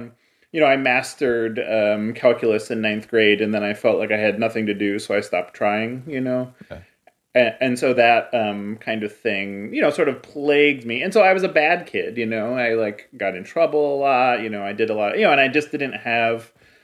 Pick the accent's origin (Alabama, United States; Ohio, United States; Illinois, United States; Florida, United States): Ohio, United States; Cleveland; You know, I grew up in Cleveland, you know, in the post-steel, you know, through the recession of the 80s.